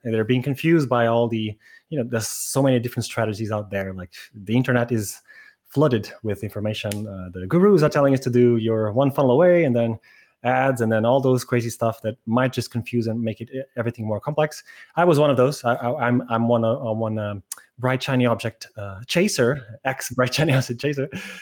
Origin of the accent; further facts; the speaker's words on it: Lisbon, Portugal; I'm from Lisbon, Portugal.